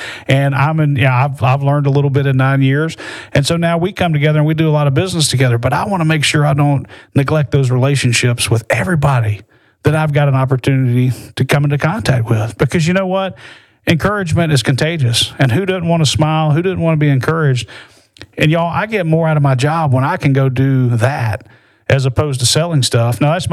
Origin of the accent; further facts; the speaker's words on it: Crestline, Alabama, United States; Because, you know, I grew up in Crestline, Alabama, and my family and I talk about this all the time.